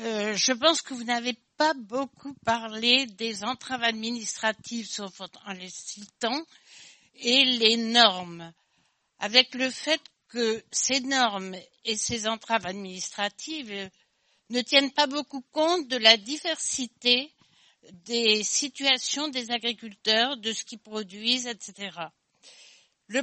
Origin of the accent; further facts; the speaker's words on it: Hauts-de-France, France; Moi, je suis du Pas-de-Calais. Nous avons des prairies, mais de moins en moins d'animaux.